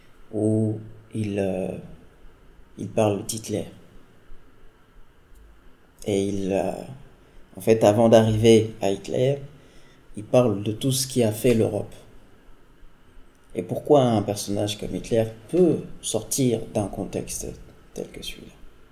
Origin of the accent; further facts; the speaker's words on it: Guinea; moi je suis Africain de Guinée-Conakry